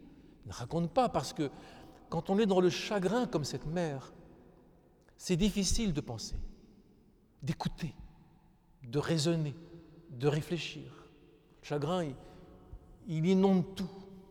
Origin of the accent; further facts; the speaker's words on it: France; J'ai vécu près de la Seine toute mon enfance, et sur la Seine, il passe des pétroliers gigantesques.